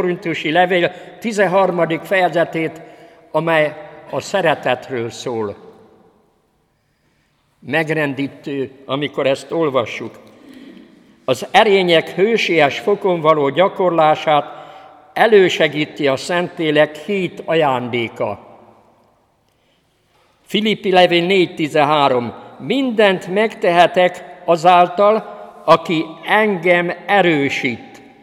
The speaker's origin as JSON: {"language": "Hungarian", "town": "Nagykanizsa", "region": "Zala", "country": "Hungary", "tie": "born there", "said": "Elmentem Nagykanizsára, a nagykanizsai születésű vagyok"}